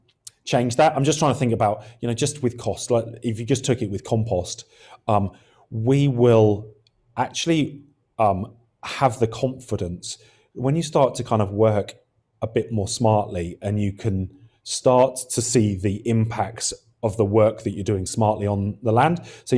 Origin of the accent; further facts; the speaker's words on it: Australia; I don't know if you've ever spent any time as an Aussie in London